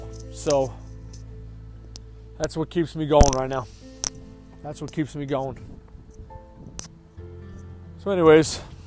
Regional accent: Long Island, New York, United States; I needed to be born and raised on Long Island, which I was, to get my roots there

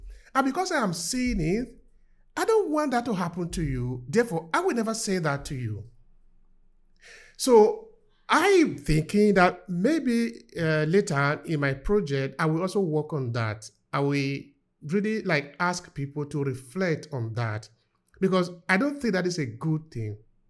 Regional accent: Edo, Nigeria; I come from Nigeria. I come from the south of Nigeria. My people are called Esan, is in Edo State.

